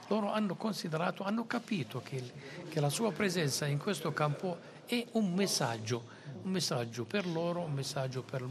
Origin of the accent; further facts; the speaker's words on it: Madaba, Madaba Governorate, Jordan; Io sono di Mandava e sono contento di Mandava